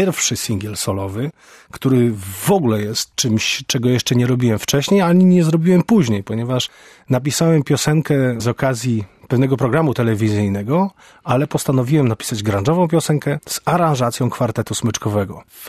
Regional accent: Węgorzyno, West Pomeranian Voivodeship, Poland; Ja jestem z Węgorzyna. To jest niecałe 100 kilometrów od Szczecina. Tam się wychowałem.

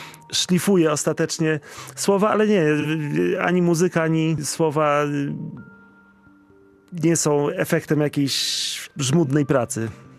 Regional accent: Warsaw, Masovian Voivodeship, Poland; Ja jestem rodowitym mieszkańcem Warszawy

